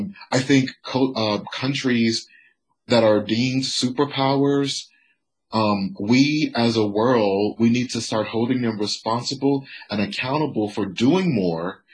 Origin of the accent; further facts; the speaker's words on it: United States; growing up in the United States as a Black American already positions one to be highly sensitive to the ways in which one could be bullied, targeted, picked on.